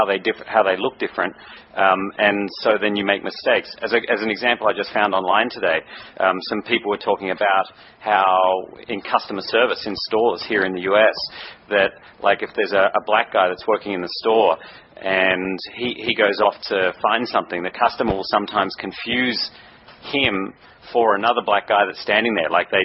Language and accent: English; Australia; growing up in Australia, like people would say